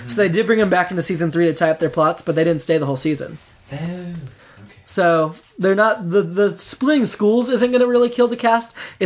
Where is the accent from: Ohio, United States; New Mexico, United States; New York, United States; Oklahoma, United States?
Ohio, United States; Columbus; Because I love the Columbus Dispatch and I want to keep the going-ons on my hometown.